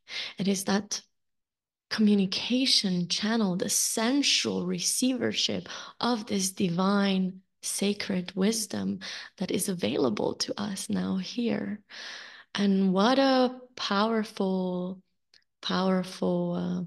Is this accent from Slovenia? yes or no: yes; Slovenia; I never really felt a sense of belonging in my home country of Slovenia.